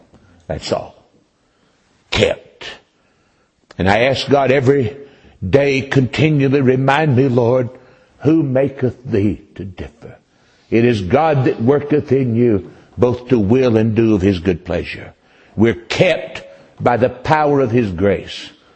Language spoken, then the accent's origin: English; North Carolina, United States; born there; it says I was born in Bladen County, North Carolina, June 10th, 1950.